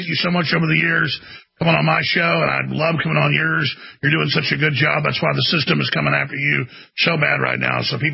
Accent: Rockwall, Texas, United States; born or raised there; also born or lived in Dallas

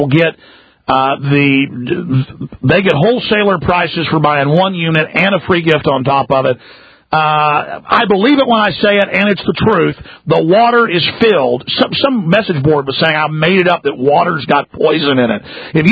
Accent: Dallas, Texas, United States; now in Austin, United States; And I grew up in Dallas, and I remember being a child drinking a big glass of water in the morning

